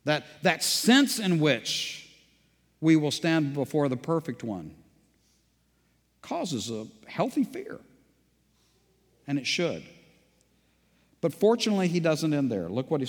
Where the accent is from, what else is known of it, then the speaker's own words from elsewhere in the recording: United States; There once was a time that when I was growing up in America, you could actually assume that most people understood that there was a sovereign and righteous God